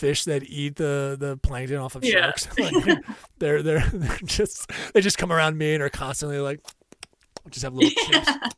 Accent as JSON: {"language": "English", "region": "New Jersey", "country": "United States", "said": "I'm from Jersey. Love the Pine Barrens."}